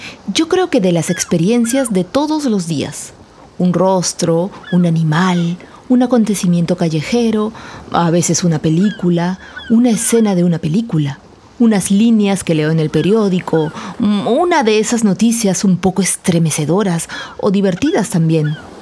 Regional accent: Peru; Si los peruanos sintiéramos que todos somos peruanos, seríamos un país más digno.

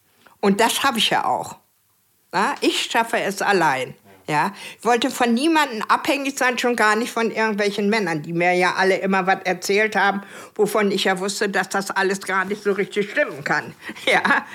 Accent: Lüneburg, Lower Saxony, Germany; also born or lived in Wrocław, Poland; Also ich bin in Breslau geboren

